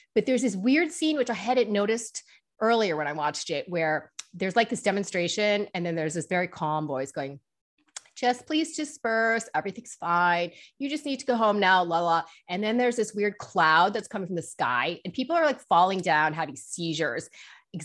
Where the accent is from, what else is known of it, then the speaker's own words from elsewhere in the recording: United States; Like as an American and I get cold.